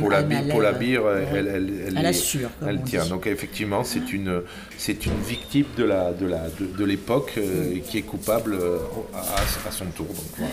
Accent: France; Moi je pense que en tant que Français on n'a pas

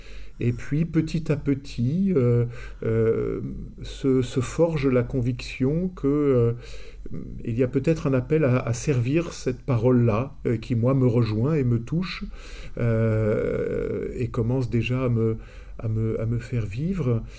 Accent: Paris, Île-de-France, France; Alors je venais de Paris, alors, il y avait sûrement des illusions de petits parisiens sur la forêt

